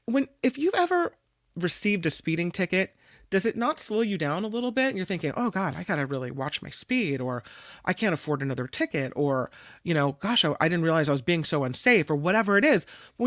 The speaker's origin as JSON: {"language": "English", "town": "Petaluma", "region": "California", "country": "United States", "tie": "born or raised there", "said": "And so I grew up here in Petaluma where I live now, but I went to high school in the Santa Cruz area."}